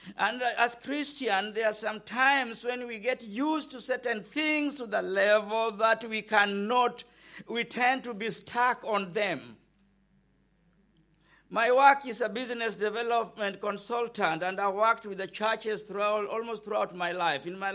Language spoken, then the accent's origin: English; Bamako, Mali; English is a second language; I'm from Africa, Bamaku.